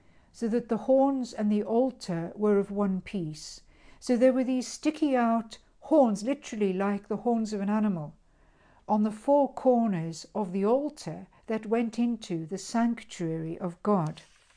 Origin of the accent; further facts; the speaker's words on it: South Africa; now in England, United Kingdom; As you can hear, I'm not English, I am a South African, but I've lived in England now for 20 years